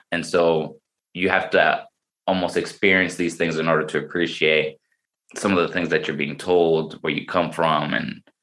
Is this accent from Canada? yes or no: no; Puerto Rico; I grew up in Puerto Rico. It wasn't the worst neighborhood, but it also wasn't like the best neighborhood.